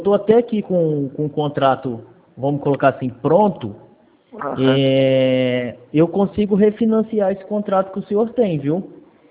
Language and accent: Portuguese; Votuporanga, São Paulo, Brazil; eu sou daqui de Botuporanga